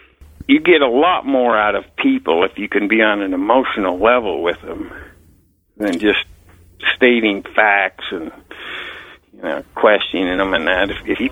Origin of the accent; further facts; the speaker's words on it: Salt Lake City, Utah, United States; Well, I grew up in Salt Lake City, Utah, but when I graduated high school, I went down to Green River, Utah